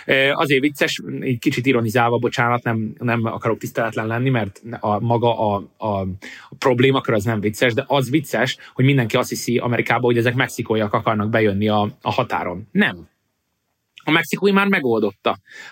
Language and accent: Hungarian; Szeged, Csongrád-Csanád, Hungary; Én mindig szoktam mondani, mivel szegedi vagyok, hogy engem követ a bevándorlási probléma.